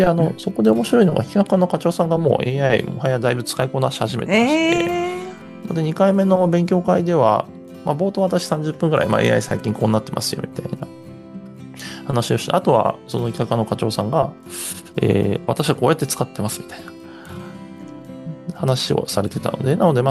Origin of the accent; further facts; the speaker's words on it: Matsuzaki, Shizuoka, Japan; 私あの静岡県の伊豆松崎町出身なんですけれども